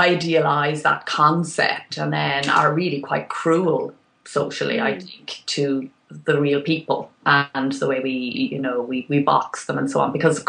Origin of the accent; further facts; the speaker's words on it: Ireland; people are often surprised when they find out that I'm Irish